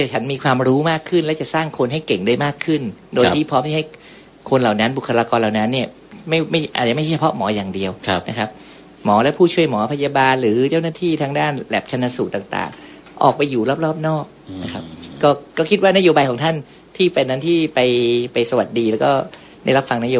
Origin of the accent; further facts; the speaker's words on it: Satun, Thailand; born there; ผมเป็นคนสตูลแต่กำเนิด